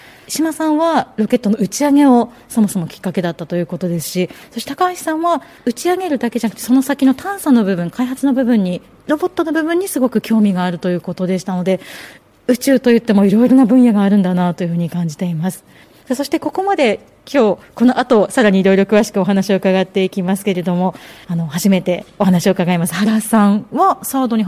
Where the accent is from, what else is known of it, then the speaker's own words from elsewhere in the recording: Hokkaido, Japan; ちょっとほっとしている北海道民なんですけれども